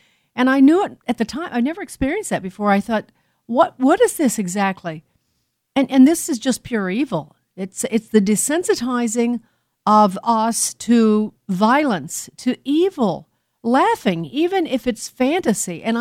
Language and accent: English; Chicago, Illinois, United States; Kathy Griffin is from my hometown of Chicago.